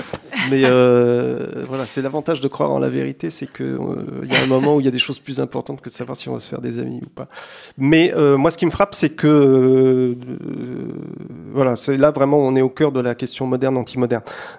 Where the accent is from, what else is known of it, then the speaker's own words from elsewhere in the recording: Versailles, Île-de-France, France; born there; Je suis né à Versailles